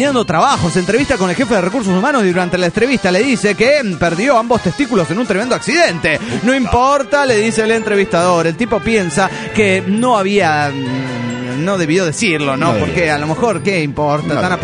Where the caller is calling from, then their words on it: Monterrey, Nuevo León, Mexico; de Monterrey, Nuevo León, México.